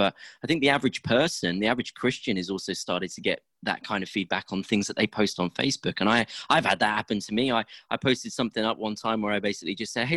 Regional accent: United Kingdom; accent: British; Especially me with my weird British accent.

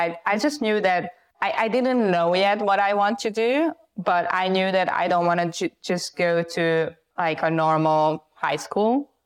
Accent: Hungary; Well, so I am Hungarian originally. I mean, I was born in Hungary and I am still Hungarian.

